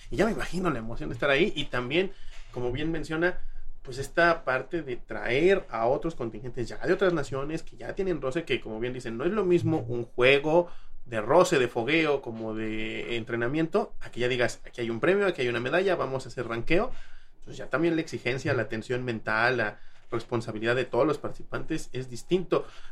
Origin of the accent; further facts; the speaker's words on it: Mexico; somos mexicanos y vamos a que México gane